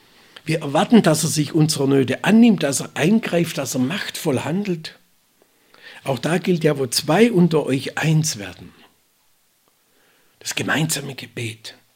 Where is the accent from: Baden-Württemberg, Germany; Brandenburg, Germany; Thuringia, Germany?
Baden-Württemberg, Germany; born there; ich glaube in meinem Geburtsort, ein kleines Dorf am Rande der Schwäbischen Alb war es